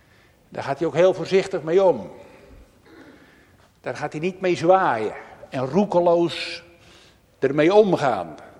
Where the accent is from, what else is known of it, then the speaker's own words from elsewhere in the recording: Netherlands; Ja, daar zijn wij Nederlanders berucht om in het buitenland.